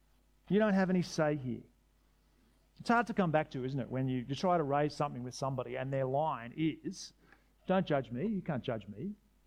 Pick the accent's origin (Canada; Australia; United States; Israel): Australia; I like living here. It's a great place to live. I like being Australian.